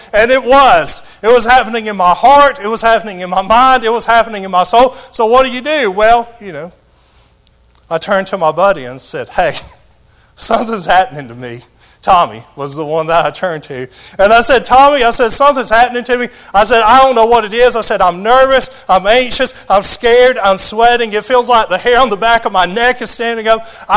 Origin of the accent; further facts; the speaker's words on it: Tarrant City, Alabama, United States; I grew up in Tarrant City. I grew up in a Nazarene church.